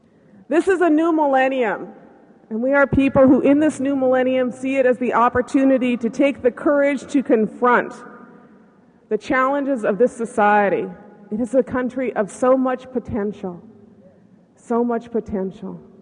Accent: Oregon, United States; You know, I was raised in Southern Oregon, and we know it is true.

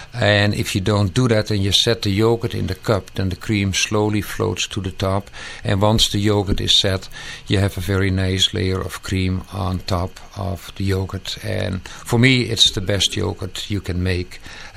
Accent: Netherlands; English is a second language; moved away as an adult; now in Canada; It all started in 1980 when we immigrated from Holland to Canada to the present location.

